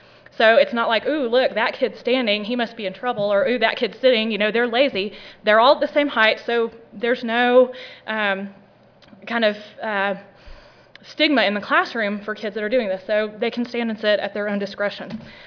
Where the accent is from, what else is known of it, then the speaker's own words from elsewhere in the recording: Texas, United States; I'm from Texas. We have mandatory minutes that kids have to be physically active every school week.